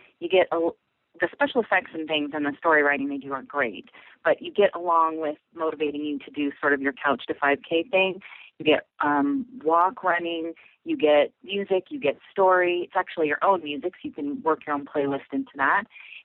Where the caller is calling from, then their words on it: Texas, United States; I'm calling you from the Those Darn Cats studio in Texas.